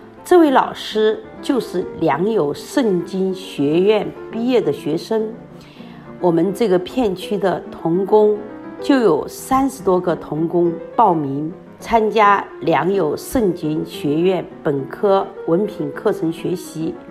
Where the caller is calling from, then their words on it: Sichuan, China; 我是来自四川的